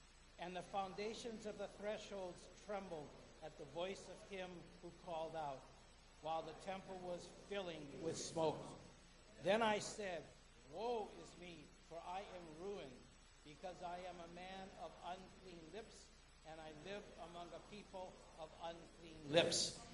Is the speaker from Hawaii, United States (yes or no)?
yes; Hawaii, United States; Growing up in Hawaii, my dad taught us to respect the Pacific Ocean.